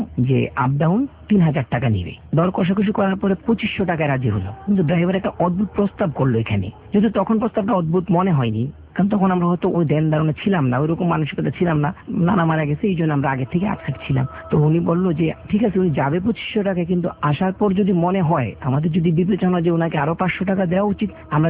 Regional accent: Gazipur, Dhaka Division, Bangladesh; আমি পুবাল গাজীপুর থেকে এসেছি

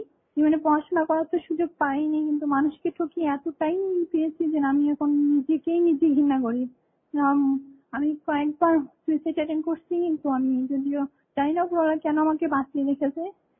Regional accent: Khulna, Khulna Division, Bangladesh; now in Chittagong, Bangladesh; আমি চট্টগ্রাম থাকি, আমার দেশের বাড়ি খুলনা।

